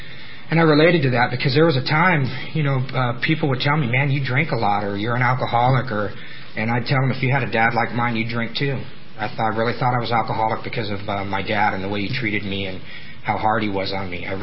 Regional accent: Campbell, California, United States; I'm an alcoholic from Campbell. That's okay. I love Campbell. I got sober in Campbell at the old SNL.

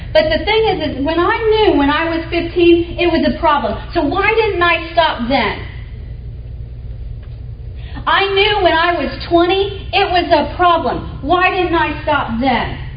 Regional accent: Houston, Texas, United States; now in Dallas, United States; at this time I'm in Dallas, and I grew up in Houston.

